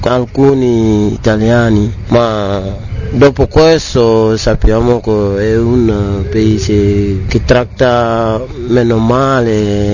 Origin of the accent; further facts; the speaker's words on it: Senegal; Italian is a second language; now in Italy; Vengo dal Senegal